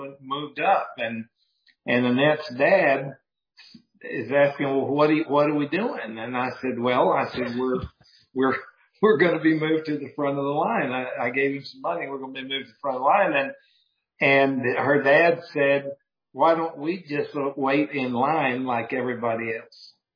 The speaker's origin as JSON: {"language": "English", "country": "Mexico", "tie": "born or raised there", "lives_now": "United States", "said": "I was raised in Mexico, and if you want to get anything done, you got to pay extra money."}